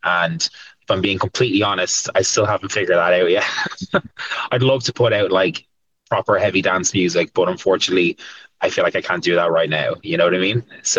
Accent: Ireland; Because us as Irish people, we love to travel.

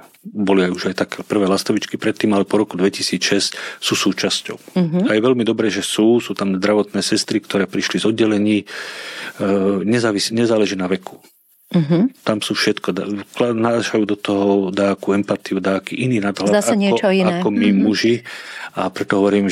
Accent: Bratislava, Bratislava Region, Slovakia; Áno, som Bratislavčan.

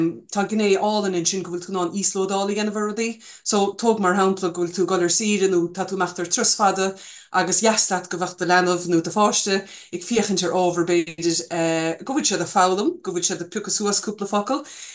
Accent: Corcoreena, Munster, Ireland; now in Connemara, Ireland; I'm a fluent Irish speaker. I live in the Gaeltacht in Connemara. I'm originally from Corcoreena down in Kerry.

